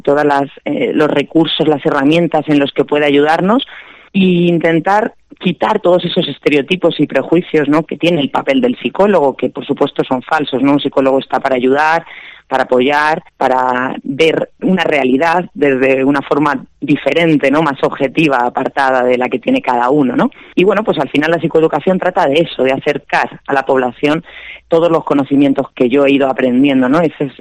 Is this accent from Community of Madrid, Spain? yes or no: yes; Community of Madrid, Spain; now in Marugán, Spain; vivo en Marugán, realmente soy madrileña, lo que pasa es que llevo muchísimos años de aquí en Segovia y, bueno, como he dicho en otras ocasiones, me siento muy segoviana.